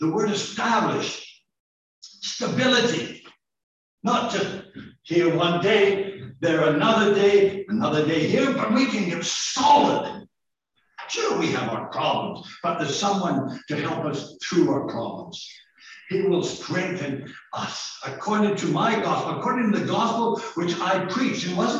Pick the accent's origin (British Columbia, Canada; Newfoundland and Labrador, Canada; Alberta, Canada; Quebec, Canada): British Columbia, Canada; I'm a Gentile. Sure, I'm a Canadian, born, raised in beautiful British Columbia, Canada. But I'm also, I'm not a Jewish person.